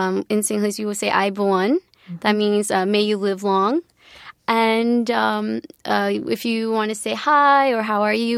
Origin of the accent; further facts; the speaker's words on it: United States; So then as an American, I wanted to represent my parents' country and not be shy about it.